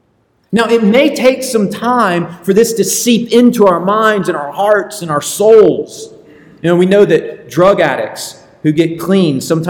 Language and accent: English; Augusta, Georgia, United States; I grew up in Augusta, Georgia, and my parents actually, when I was born, I was brought home to the house that they live in now. So they've lived there for a very long time. I grew up in that house.